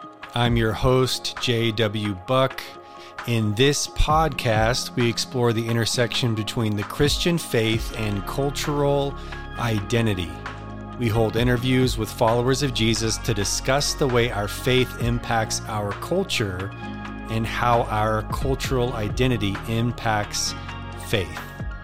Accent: Washington, United States; I grew up outside of Seattle.

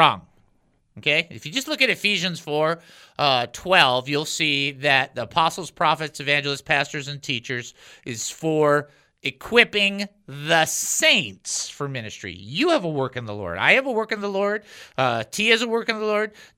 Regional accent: California, United States; I'm from California for 20 years.

